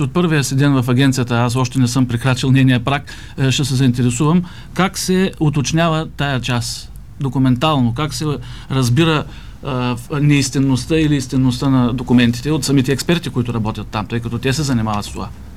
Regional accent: Stara Zagora, Stara Zagora Province, Bulgaria; now in Veliko Tarnovo, Bulgaria; Родом съм от Стара Загора.

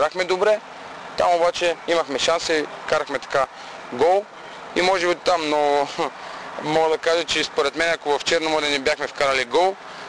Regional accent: Gabrovo, Gabrovo Province, Bulgaria; also born or lived in Shumen; Не знам откъде е излезна този прякор, но аз съм си от Габрово и това е.

